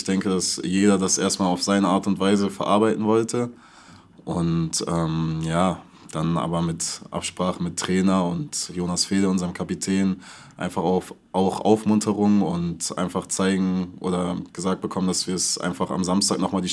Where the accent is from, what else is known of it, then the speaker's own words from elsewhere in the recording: Ratingen, North Rhine-Westphalia, Germany; born there; now in Berlin, Germany; ich komme gebürtig aus Ratingen, und also aus einem kleinen Dorf in Ratingen, und da ist es so ähnlich wie hier.